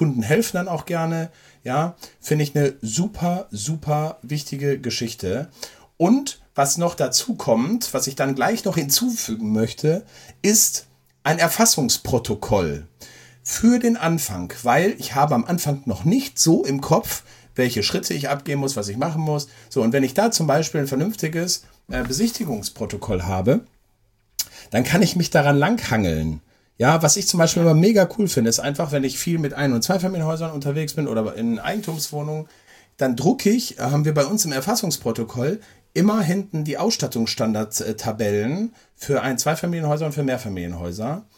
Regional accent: North Rhine-Westphalia, Germany; Ich komme aus dem Ruhrgebiet

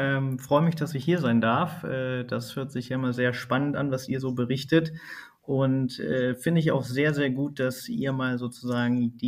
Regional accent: Hanover, Lower Saxony, Germany; im Raum Hannover, da ist sozusagen meine Heimat

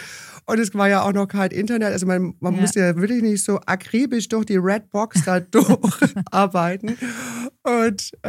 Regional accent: Germany; also born or lived in Amsterdam, Netherlands / Hamburg, Germany; now in Munich, Germany; als Deutsche

